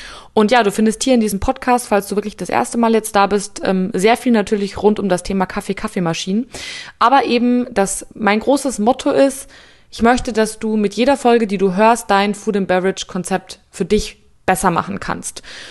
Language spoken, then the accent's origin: German; Munich, Bavaria, Germany; Ich komme aus München